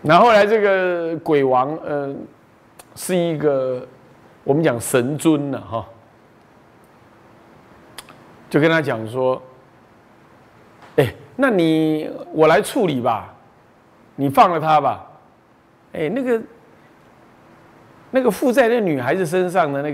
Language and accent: Chinese; Beitou, Taipei, Taiwan; 在我家故乡北投旁边，再往淡水方向有个叫干刀，就官渡